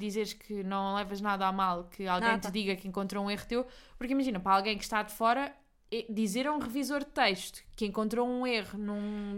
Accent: Algarve, Portugal; Do Algarve, sou do extremo oposto.

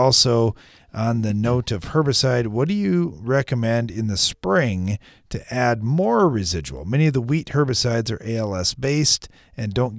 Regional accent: Bulgaria; I'm from Bulgaria and the only foreigner that I met anyway at your Neil Kinsey seminar this last spring.

